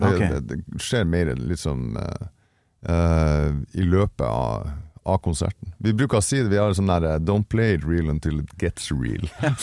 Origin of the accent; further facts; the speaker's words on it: Kleiva, Nordland, Norway; Kleiva, det der jeg kommer ifra